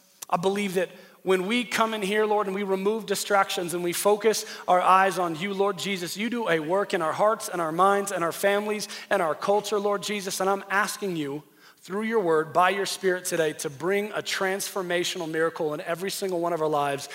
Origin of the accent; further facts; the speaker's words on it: Colorado, United States; I am from Colorado. Born and raised here.